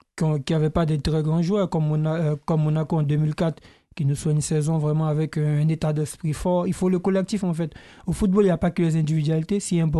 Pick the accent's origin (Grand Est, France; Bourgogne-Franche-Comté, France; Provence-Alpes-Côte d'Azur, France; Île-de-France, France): Île-de-France, France; Paris; en tant que Parisien et tout ça